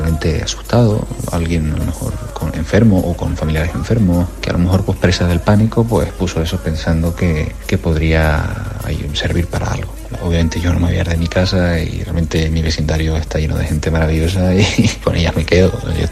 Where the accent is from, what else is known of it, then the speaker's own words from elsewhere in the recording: Canary Islands, Spain; moved away; soy un canario exiliado, pero un canario muy feliz en una tierra que me ha acogido